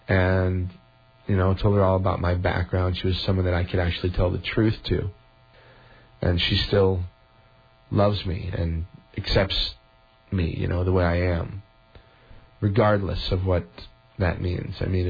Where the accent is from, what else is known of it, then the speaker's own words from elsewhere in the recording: Chicago, Illinois, United States; now in Missouri, United States; I'm from the Chicago area originally, but being in Missouri, although for some people it might not be, that great, for me it's amazing.